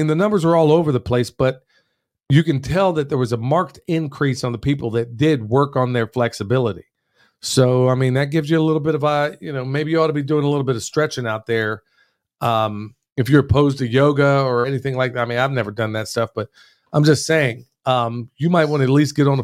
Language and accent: English; Oklahoma, United States; when I was a kid growing up in Oklahoma, every morning you would see all these old timers sitting in the window at Brahms.